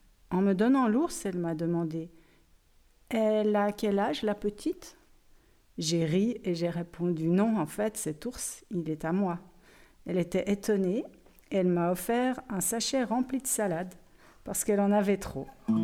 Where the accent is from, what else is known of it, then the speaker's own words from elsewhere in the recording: Geneva, Switzerland; j'ai 49 ans et je suis enseignante et je viens de Genève.